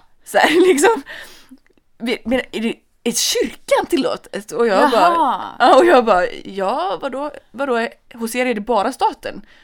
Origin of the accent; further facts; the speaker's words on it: Sweden; jag var ändå svensk